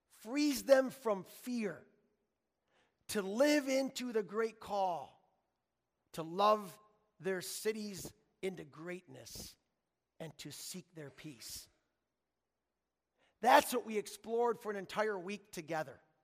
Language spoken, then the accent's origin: English; Holland, Michigan, United States; yesterday we had the chance to celebrate her life in the church that I grew up in Maranatha Christian Reformed Church in Holland, and with the friends of my parents.